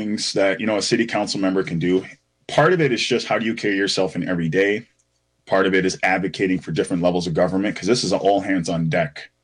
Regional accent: St. Paul, Minnesota, United States; born there; I was born in St. Paul, but I had a lot of housing instability. I lived in 35 different places by the time I was 15.

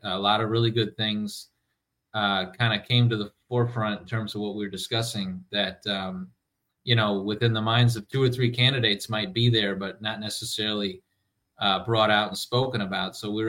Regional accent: Milwaukee, Wisconsin, United States; I was born and raised in Milwaukee in the Sherman Park neighborhood. When I grew up, that was still a bustling, thriving, diverse, middle-class neighborhood.

